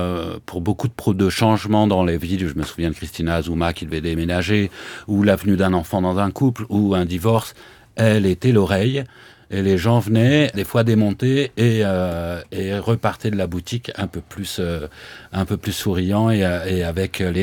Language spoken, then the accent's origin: French; Mâcon, Bourgogne-Franche-Comté, France; Et moi, je venais de Mâcon, je pensais que les compositeurs, ils étaient forcément morts